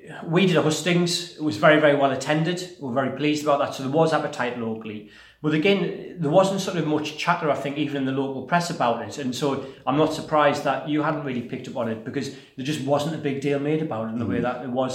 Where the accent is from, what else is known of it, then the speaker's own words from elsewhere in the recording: North East England, United Kingdom; Well, not even at Tyneside, I'm from Wearside, so it's even a different